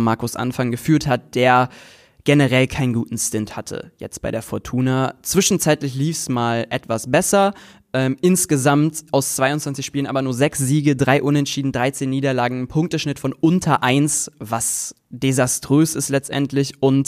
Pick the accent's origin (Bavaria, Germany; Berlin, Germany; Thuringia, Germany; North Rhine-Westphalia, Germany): North Rhine-Westphalia, Germany; Cologne; als Kölner nicht ganz so intensiv.